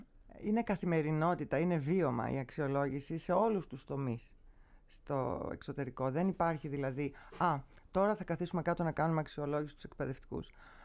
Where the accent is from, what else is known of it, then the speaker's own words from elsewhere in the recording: Mytilene, North Aegean, Greece; γιατί εγώ πέρασα στο Ρέθυμνο και έπρεπε να σπουδάσω εκεί. Μάλιστα. Ενώ κατάγομαι από τη Μυτιλίνη.